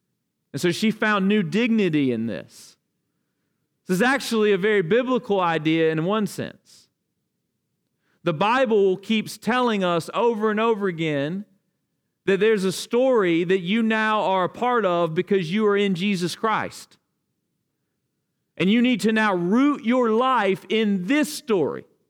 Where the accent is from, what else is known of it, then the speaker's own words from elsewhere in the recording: Alabama, United States; as we are from South Alabama, and all of our ancestors were from South Alabama or North Florida